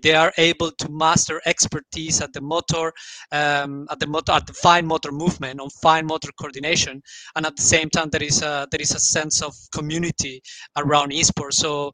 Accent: Colombia; now in Cologne, Germany; Yeah, so I am from Colombia, by the way.

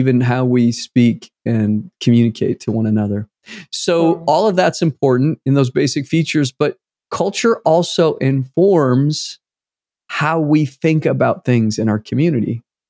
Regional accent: Boise, Idaho, United States; So of course, I was born in 1969. I grew up in the 70s and 80s. I was raised in Boise, Idaho. I was raised in a Catholic cultural context, religiously.

